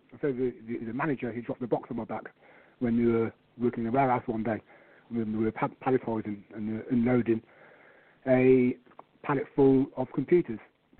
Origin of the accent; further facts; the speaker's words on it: Coventry, West Midlands, United Kingdom; Okay, I'm from Coventry. I come to Coventry in 1977, where my mother meets an Englishman. When we come over to England in 77